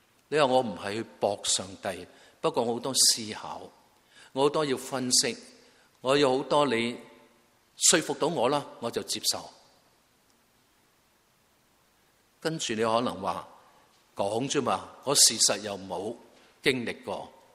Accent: China; 我中国人文化源远流长的

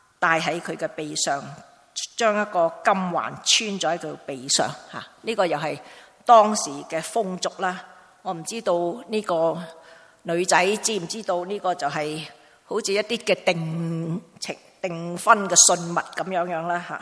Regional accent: Hong Kong; 我们香港人的点心

